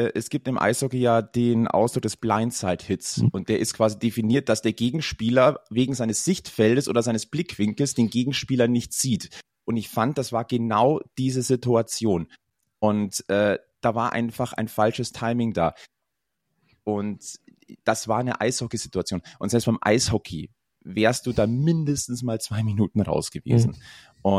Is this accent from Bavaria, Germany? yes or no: yes; Munich, Bavaria, Germany; born there; ich bin auch geborener Münchner